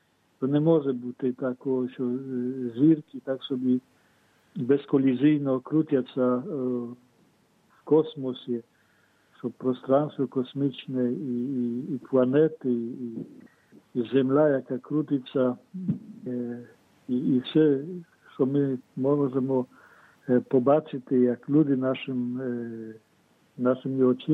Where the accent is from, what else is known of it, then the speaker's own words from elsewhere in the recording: Zaporizhzhia, Zaporizhzhia Oblast, Ukraine; так говорить про наше рідне місто Запоріжжя, що це серце України.